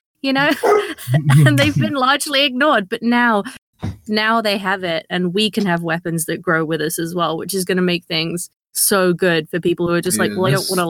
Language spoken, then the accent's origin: English; England, United Kingdom; I don't feel offended by it, and I'm English